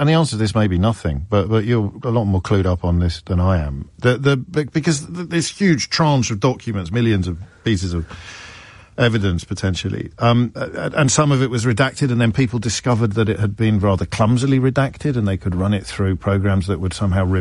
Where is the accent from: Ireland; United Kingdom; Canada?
United Kingdom; But we are British. We did grow up in this country where the royal family is the very pinnacle of the population pyramid